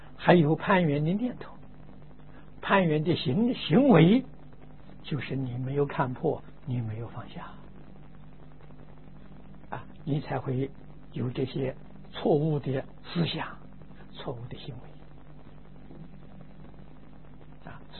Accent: China; 我们中国人常讲的人情债啊

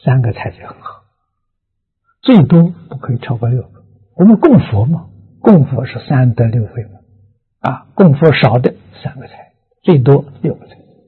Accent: China; 可是我们中国人的这个宴会呀，菜比较多

